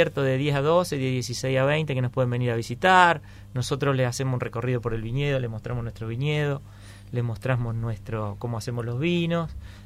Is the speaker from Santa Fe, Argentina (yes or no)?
yes; Santa Fe, Argentina; now in Entre Ríos, Argentina; Mirá, yo vengo del sur de Santa Fe. Y cuando vine acá, después de unos tiempos me di cuenta.